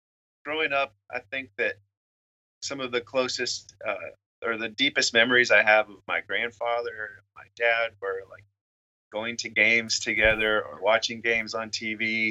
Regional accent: Wisconsin, United States; We'd go up to the see the Baltimore Orioles whenever the Milwaukee Brewers, which is, I'm from Wisconsin, so whenever the Brewers came to town to play the Orioles, we'd be there to watch games.

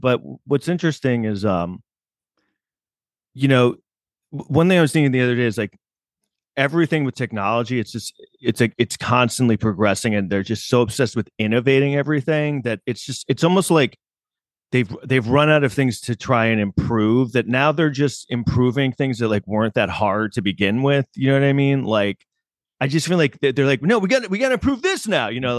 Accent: New York City, New York, United States; when we were growing up in New York City, we literally were walking through the internet.

